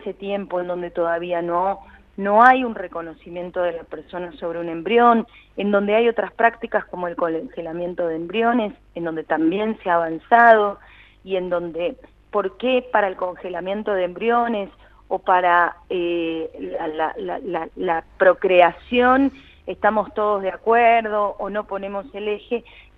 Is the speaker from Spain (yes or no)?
no; Argentina; como argentinos